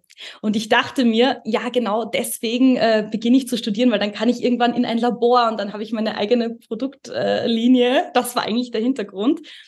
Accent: Austria; wie Alex schon gesagt hat, ich komme aus Österreich.

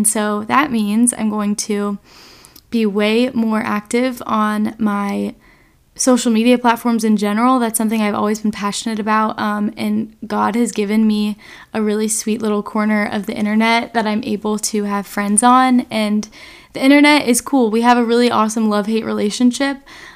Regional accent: North Carolina, United States; now in California, United States; But I'm from North Carolina, graduated in May from a school in Virginia, and now I am living in California and figuring it out.

